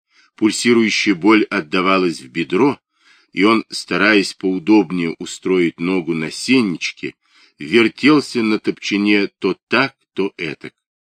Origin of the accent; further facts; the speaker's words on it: Daugavpils, Latgale, Latvia; also born or lived in Vilnius, Lithuania; Нет, родом я из Двинска. Одно время жила в Вильно.